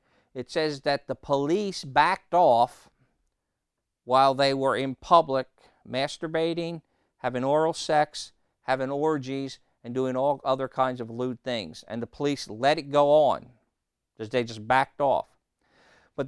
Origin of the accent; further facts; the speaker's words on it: Norristown, Pennsylvania, United States; And I'm from Norristown. That's pretty damn bad.